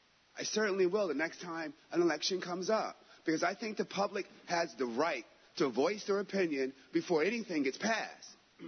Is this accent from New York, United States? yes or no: yes; Ithaca, New York, United States; I was born and raised here in Ithaca.